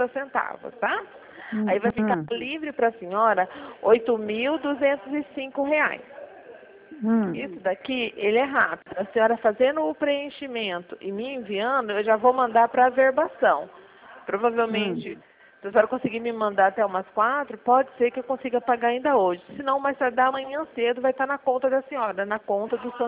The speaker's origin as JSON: {"language": "Portuguese", "town": "Cosmópolis", "region": "São Paulo", "country": "Brazil", "said": "Eu moro, a gente é daqui, nós somos aqui de Cosmópolis"}